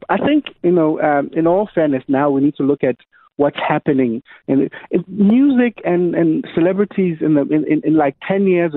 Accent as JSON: {"language": "English", "town": "Soshanguve", "region": "Gauteng", "country": "South Africa", "tie": "born or raised there", "said": "where I grew up in Soshanguve in Pretoria, and there were no celebrities"}